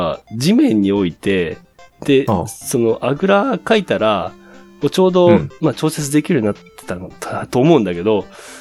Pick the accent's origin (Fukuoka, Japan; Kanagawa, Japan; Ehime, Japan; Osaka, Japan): Osaka, Japan; 僕地元が大阪やから、大阪に日本橋行ったらあるんですよね。